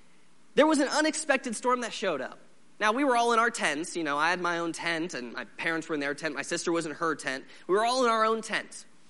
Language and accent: English; Seattle, Washington, United States; I was raised in Seattle, Washington